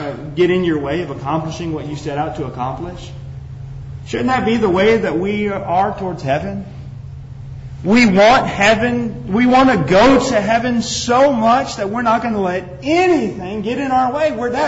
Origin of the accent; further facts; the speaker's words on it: California, United States; You know, I grew up in California, and there's forest fires all over California right now.